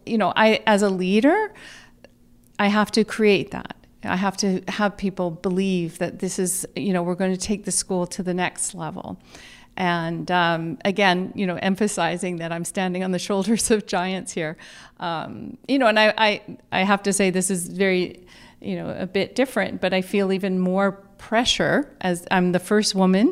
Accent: Kamloops, British Columbia, Canada; when I was growing up in Kamloops thinking, I'm going to become dean of the Rotman School one day.

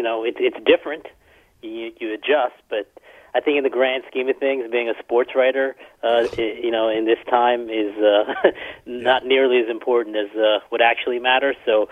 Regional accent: Philadelphia, Pennsylvania, United States; No, I'm not. I am not from New York. I'm from Philadelphia.

